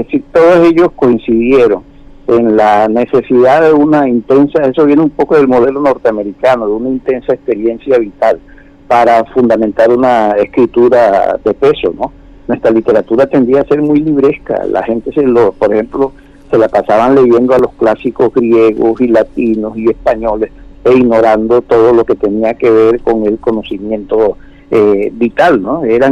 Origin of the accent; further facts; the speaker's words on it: Colombia; incluso como colombiano